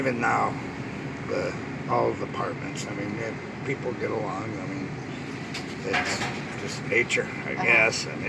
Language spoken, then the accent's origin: English; Westhampton, New York, United States; I had just bought a place in West Hampton. I was born and raised in West Hampton.